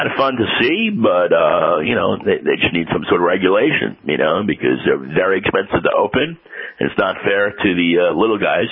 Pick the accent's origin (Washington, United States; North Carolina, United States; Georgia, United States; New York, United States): New York, United States; New York City; And I've really been interested in this because I'm a New Yorker.